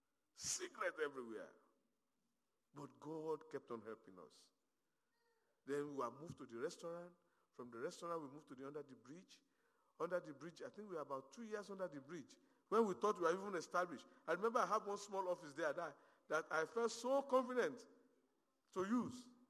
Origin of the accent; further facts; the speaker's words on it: Nigeria; now in Harvey, United States; I said, well, I'm an American. I live in Harvey. He said, okay, yes, I understand that. He said, but where are you from originally? I said, I'm from Nigeria.